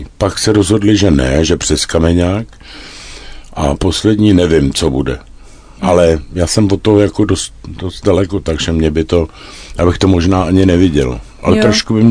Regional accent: Prague, Czechia; A tam ty obyvatelé říkají, který mě znají, že jsem jediný Pražák, který... kterýmu nevadí

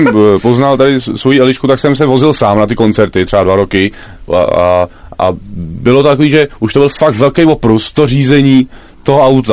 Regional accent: Stehelčeves, Central Bohemian Region, Czechia; also born or lived in Prague; Ale potom v jednom roce jsme se přestěhovali do vsi, která se jmenuje Stehelčeves.

